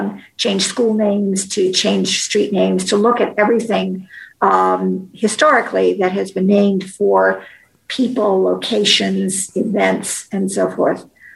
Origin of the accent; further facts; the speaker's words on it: Oregon, United States; now in Washington, United States; I came to Washington because I knew that there were no opportunities for young women in politics in my home state of Oregon.